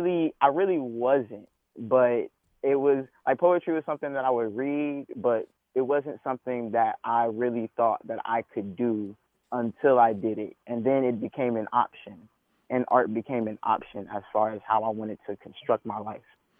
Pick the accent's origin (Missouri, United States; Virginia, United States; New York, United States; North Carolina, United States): North Carolina, United States; Raleigh; Like, I grew up in Raleigh, so I went through Raleigh schools